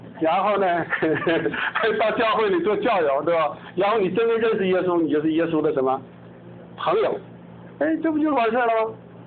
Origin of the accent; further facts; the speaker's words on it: China; 哎，我中国人最会查好消息了